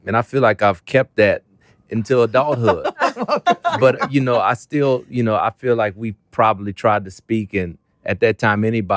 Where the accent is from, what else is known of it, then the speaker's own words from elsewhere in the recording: New Orleans, Louisiana, United States; So when I was growing up in New Orleans, Kendall, Louisiana, You'd be on TV.